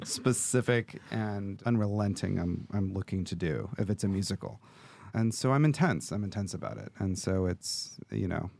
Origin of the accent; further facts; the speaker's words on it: Louisville, Kentucky, United States; also born or lived in Boston / Los Angeles; I'm from Louisville, Kentucky.